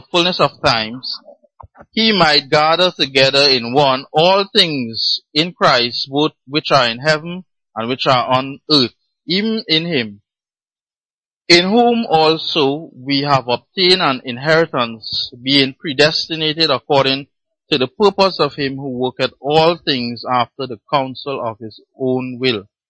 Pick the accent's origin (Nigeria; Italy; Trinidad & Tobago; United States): Trinidad & Tobago; So I'm from Trinidad.